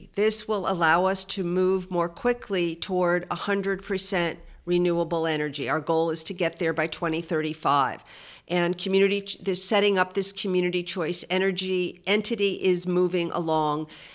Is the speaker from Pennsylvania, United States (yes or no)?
yes; Philadelphia, Pennsylvania, United States; And I grew up in Philadelphia, and we went to the New Jersey seashore.